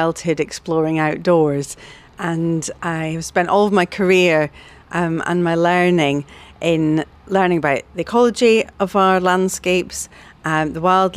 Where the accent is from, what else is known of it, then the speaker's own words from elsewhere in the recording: Scotland, United Kingdom; now in England; I'm from a little bit further north. I am Scottish. I've lived in Northern England for the last 27 years.